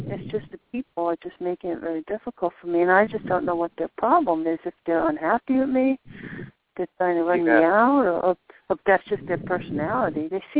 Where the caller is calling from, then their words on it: Florida, United States; from Florida.